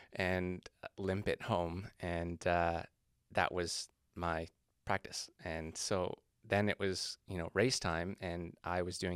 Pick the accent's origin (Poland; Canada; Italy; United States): Canada; Sutton, Ontario; I grew up in Sutton, Pefferlaw area.